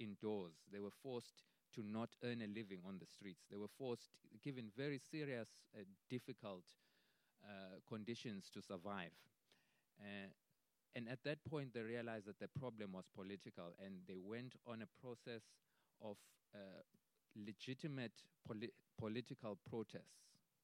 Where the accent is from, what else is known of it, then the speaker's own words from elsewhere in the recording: Eswatini; moved away as an adult; now in South Africa; I'm an activist from Eswatini, currently residing in South Africa. I'm in South Africa in all honest reasoning as an economic migrant.